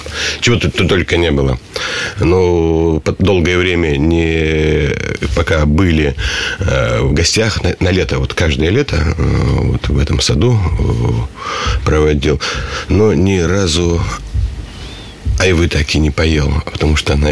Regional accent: Perm, Perm Krai, Russia; Да, коренной. Родился в Перми. Тогда, как мне рассказывали, привезли из роддома в двухэтажный барак

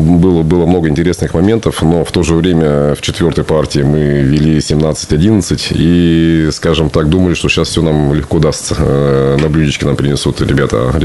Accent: Perm, Perm Krai, Russia; Это да, это мой родной город. Я здесь вырос на Загаре. Все мое детство прошло.

